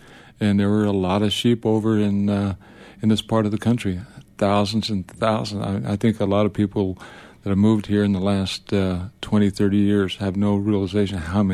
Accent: Durango, Colorado, United States; also born or lived in New Mexico; Well, I was raised in Durango and into New Mexico, but we would come up to sheep camp

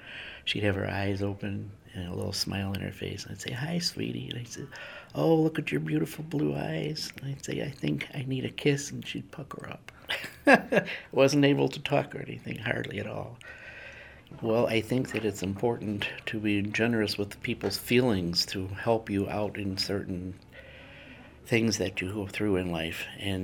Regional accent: Chicago, Illinois, United States; born there; also born or lived in Bolingbrook; I was born in Chicago. I lived in Bolingbrook for 35 years, and now we moved to Plano about 7 years ago.

